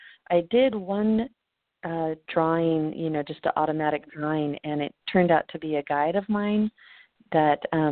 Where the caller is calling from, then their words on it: Sausalito, California, United States; I'm calling from Sausalito, California.